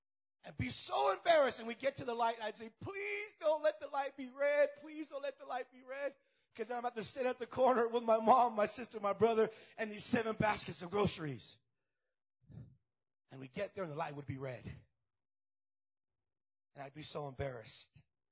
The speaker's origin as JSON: {"language": "English", "town": "La Puente", "region": "California", "country": "United States", "tie": "born or raised there", "said": "I grew up in the neighborhood. You know the testimony. I grew up in La Puente."}